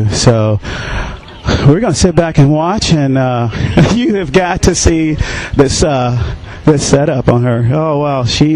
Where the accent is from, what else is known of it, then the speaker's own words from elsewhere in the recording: Louisville, Kentucky, United States; Louisville, Kentucky. Kentucky Derby.